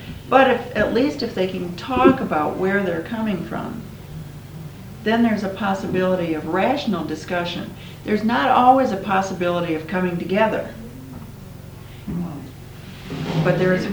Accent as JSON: {"language": "English", "region": "Midwest", "country": "United States", "said": "Well, and I'm from the Midwest, and I don't know the history of just what happened with the Grand Coulee Dam"}